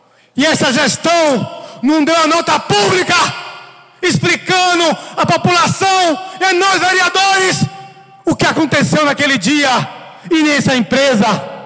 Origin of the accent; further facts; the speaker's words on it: Baixa Grande, Bahia, Brazil; dizer ao povo da minha terra: conte comigo, com esse vereador que está para aqui para defender a população baixagrandense